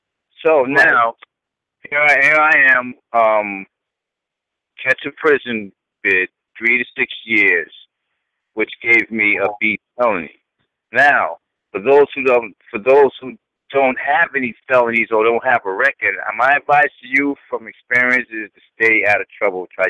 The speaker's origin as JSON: {"language": "English", "region": "New York", "country": "United States", "lives_now": "Georgia, United States", "said": "Now, I'm from New York. I've been in Georgia for the last 6 years."}